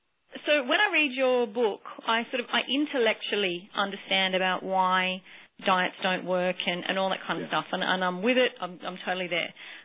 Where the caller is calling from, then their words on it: Canberra, Australian Capital Territory, Australia; I'm from Canberra.